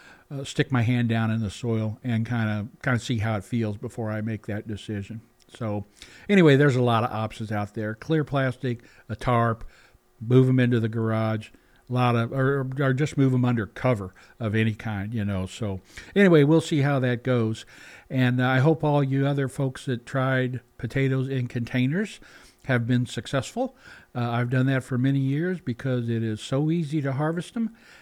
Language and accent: English; Missouri, United States; Now, we grew up in Missouri where we had thunderstorms pretty regularly